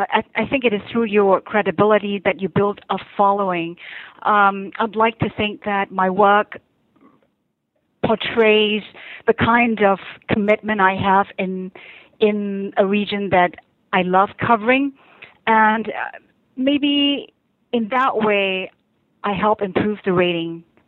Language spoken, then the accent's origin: English; Singapore; I'm an Asian, I'm a Singaporean, I'm a Malay.